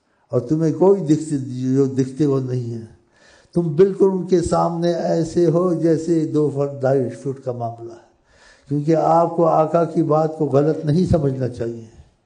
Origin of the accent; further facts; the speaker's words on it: Pakistan; مجھے اپنی قوم عزیز ہے, بھوکے مرتے ہیں مصیبت میں, مجھے پاکستان عزیز, ہمارا وطن.